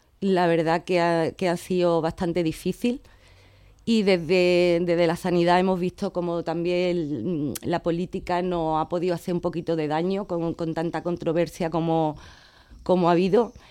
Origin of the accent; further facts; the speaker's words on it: Vélez-Málaga, Andalusia, Spain; Yo soy de aquí, de Vélez, Málaga. Me he criado aquí en el barrio del Real Bajo. Ahora actualmente vivo entre Triana y Trapiche, en el campo. Pero me he criado aquí en el Real Bajo, donde es un barrio que tengo bastante recuerdo.